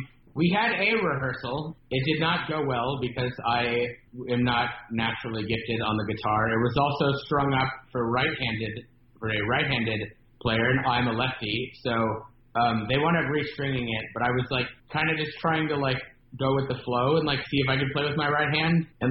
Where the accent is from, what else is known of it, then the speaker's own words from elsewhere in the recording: Houston, Texas, United States; It's set in Houston, my hometown, and it's A24 and Netflix.